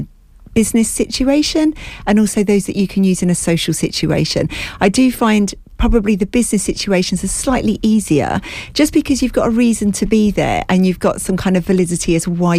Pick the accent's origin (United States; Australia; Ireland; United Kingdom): United Kingdom; we're British and we don't like to upset anyone, and we're very polite.